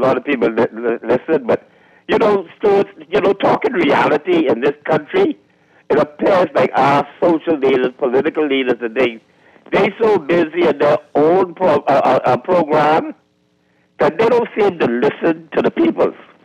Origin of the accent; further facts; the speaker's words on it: Chippendale, New Providence, Bahamas; I live in New Providence. I grew up in Chippendale. May the 4th, 1951.